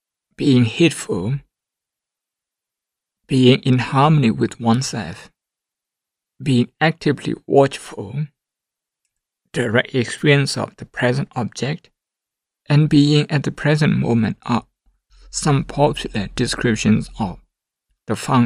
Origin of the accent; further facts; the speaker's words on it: Laihka, Shan State, Myanmar; I got the news from Laika, Shan State, my hometown